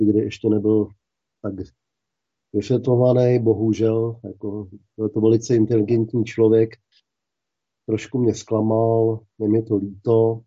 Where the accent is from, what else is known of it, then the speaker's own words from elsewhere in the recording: Prague, Czechia; Narodil jsem se v Praze, za což se velice omlouvám. A hlavně mám ateliér a studio v Dejvicích